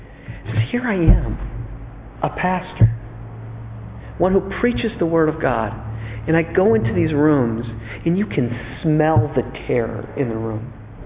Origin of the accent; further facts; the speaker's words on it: United States; And as an American, I can tell you, American culture, we absolutely 100% peddle optimism.